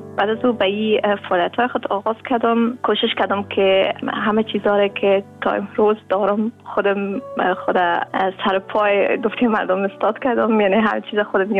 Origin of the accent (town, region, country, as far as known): Kabul, Afghanistan; also born or lived in Pakistan; now in Netherlands